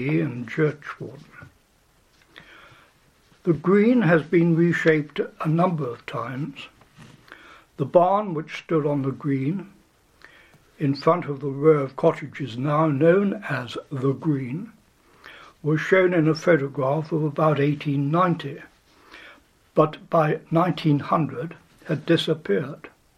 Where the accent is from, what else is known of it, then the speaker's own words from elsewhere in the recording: Bamburgh, North East England, United Kingdom; also born or lived in Newcastle upon Tyne; I was born in Newcastle upon Tyne in 1930 and grew up in Bamburgh.